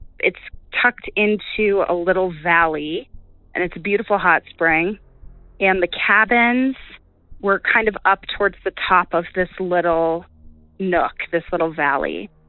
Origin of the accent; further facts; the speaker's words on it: Colorado, United States; I'm from Colorado, but I saw this May 2nd, 2024 in California.